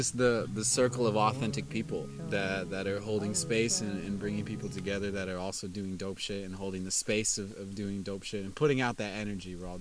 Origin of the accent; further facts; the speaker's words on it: Whittier, California, United States; I grew up in Los Angeles County, this place called Whittier, which is in the middle of 4 freeways. It's just like a stereotypical suburbia, class separation, places you do go, places you don't go, every type of person you could think.